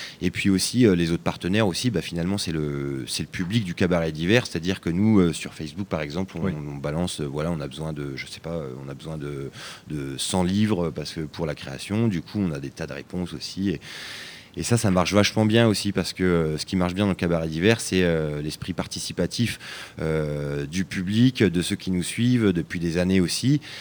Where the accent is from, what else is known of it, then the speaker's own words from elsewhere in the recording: Verneuil-sur-Vienne, Nouvelle-Aquitaine, France; Moi, je suis de Verneuil-sur-Vienne, je suis à côté de...